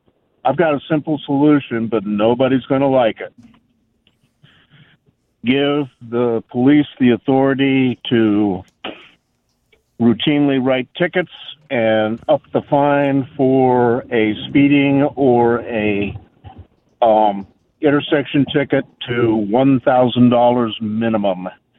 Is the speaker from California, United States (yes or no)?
yes; California, United States; Second, I grew up in California, and they were much more friendly than Kansas or Missouri are, period.